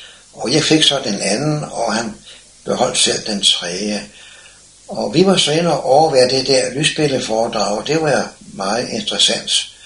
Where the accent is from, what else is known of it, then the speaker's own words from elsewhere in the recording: Slagelse, Zealand, Denmark; also born or lived in Copenhagen; jeg tog lynsort fra min barndomsby Slagelse til København